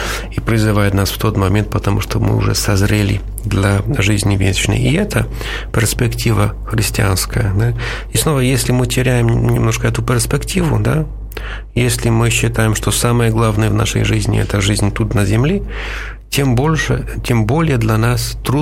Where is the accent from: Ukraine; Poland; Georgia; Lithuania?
Poland; now in Russia; Ну, почему мы, я из Польши, почему я приехал вначале в Россию?